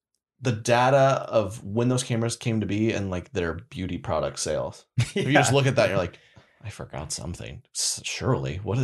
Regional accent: Oklahoma, United States; I'm like, yeah, I'm from Oklahoma.

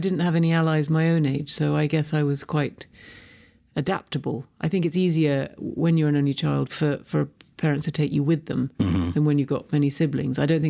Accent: London, United Kingdom; I was born and raised in London. My parents were both opera singers.

